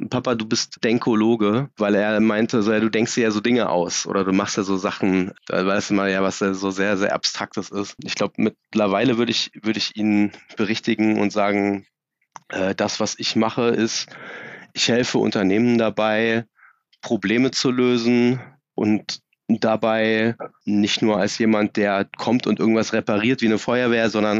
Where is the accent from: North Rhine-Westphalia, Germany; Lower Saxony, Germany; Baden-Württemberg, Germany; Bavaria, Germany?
Lower Saxony, Germany; Braunschweig; also born or lived in Erzgebirge; weil ich komme eigentlich aus dem Erzgebirge und bin in der Kindheit dann mit der Scheidung meiner Eltern in Braunschweig gestrandet